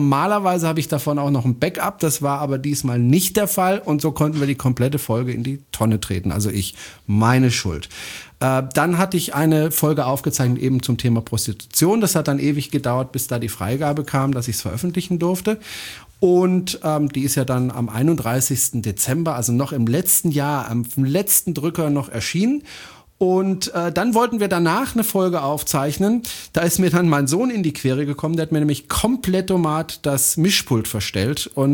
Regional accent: France; German is a second language; Ich bin Franzose

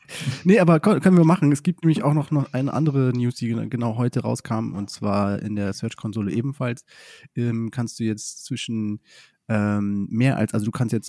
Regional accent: Oldenburg, Lower Saxony, Germany; weil wir kommen ja auch aus Oldenburg bei Bremen, also das echte Oldenburg.

